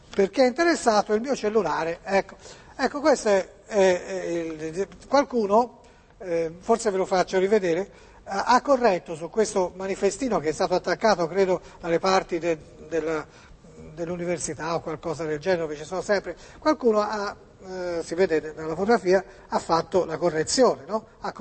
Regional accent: Massachusetts, United States; Italian is a second language; now in Florence, Italy; Io no, sto a Firenze, ma sono americana di origine.

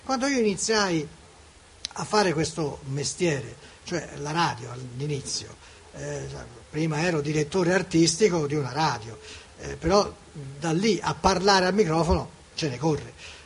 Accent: Florence, Tuscany, Italy; visto che noi siamo vicino Firenze, ma comunque io sono fiorentino

